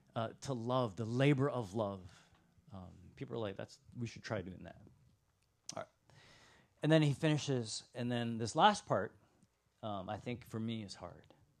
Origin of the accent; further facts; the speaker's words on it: Austin, Texas, United States; When I travel, and people hear I'm from Austin, they in the last couple of years, they ask about one restaurant.